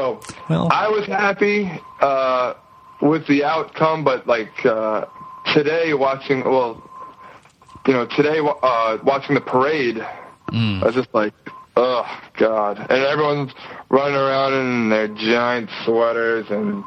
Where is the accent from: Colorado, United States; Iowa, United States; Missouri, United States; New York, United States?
New York, United States; I am a diehard New York Jet fan.